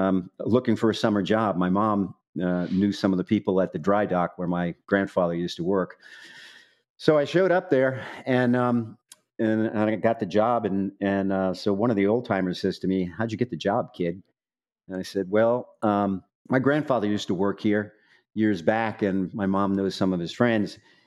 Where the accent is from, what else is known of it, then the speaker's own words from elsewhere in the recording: Staten Island, New York, United States; We're from Staten Island originally.